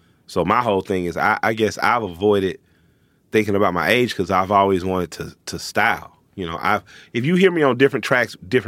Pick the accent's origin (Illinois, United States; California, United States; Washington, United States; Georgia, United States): Georgia, United States; Atlanta; Like I'm from Atlanta. Like Atlanta is the Bay Area part deuce.